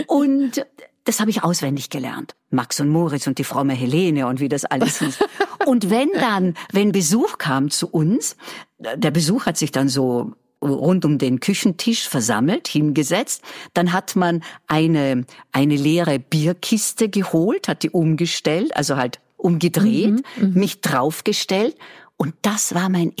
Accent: Vorarlberg, Austria; Also ich komme vor Adelberg, aus Vorarlberg

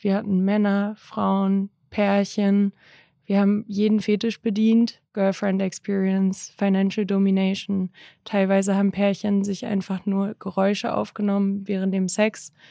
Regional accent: Berlin, Germany; ich bin in Berlin aufgewachsen, einer der liberalsten Städte Deutschlands

